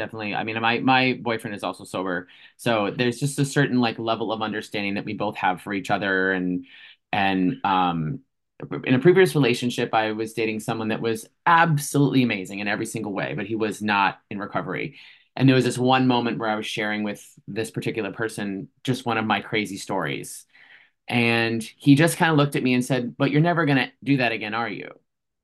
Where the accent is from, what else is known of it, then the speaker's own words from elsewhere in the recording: Boston, Massachusetts, United States; I'm from Boston, like about 12 miles north of the city, so not too far from Salem, actually.